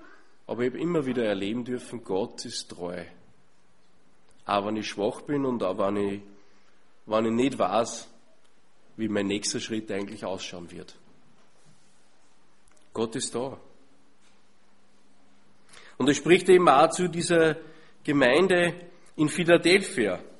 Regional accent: Austria; Und das müssen wir uns als Österreicher mal auf der Zunge zergehen lassen.

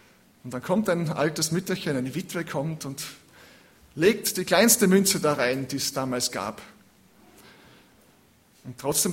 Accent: Styria, Austria; Da in der Steiermark, in der Nähe, wo ich herkomme, da in Zeltweg, in Knittelfeld

